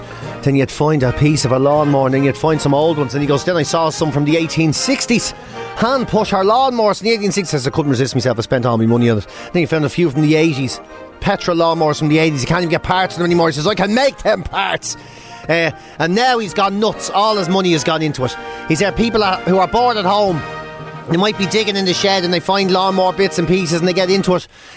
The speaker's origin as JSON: {"language": "English", "town": "Dublin", "region": "Leinster", "country": "Ireland", "tie": "born or raised there", "said": "Well, I grew up in Dublin."}